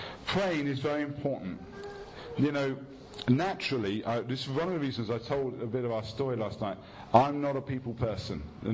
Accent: United Kingdom; No encouragement, please, we're British, is another aspect.

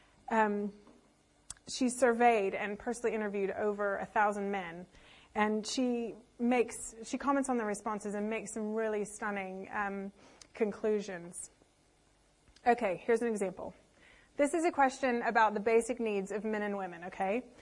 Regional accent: United States; Come on, we're English, but I'm American, so you can hold your hands high.

